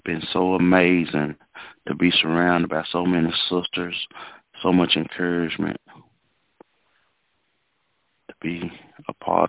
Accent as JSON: {"language": "English", "region": "the South", "country": "United States", "said": "everybody know I'm from the South, and preachers in the South, they get long-winded"}